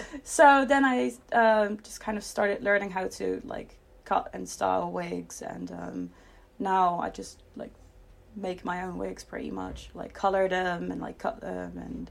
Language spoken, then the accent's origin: English; South Holland, Netherlands; now in United Kingdom; No, I'm from the Netherlands.